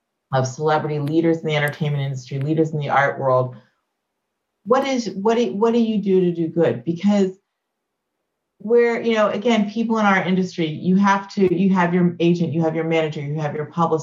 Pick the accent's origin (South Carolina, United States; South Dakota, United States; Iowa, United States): South Carolina, United States; Clemson; And again, I'm a kid growing up in Clemson, South